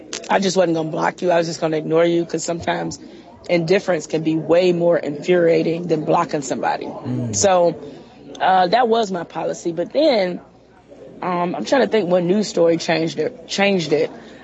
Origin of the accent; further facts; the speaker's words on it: Detroit, Michigan, United States; I'm from Detroit, and I went to Montfort High School, born and raised there. Most of my family is still there.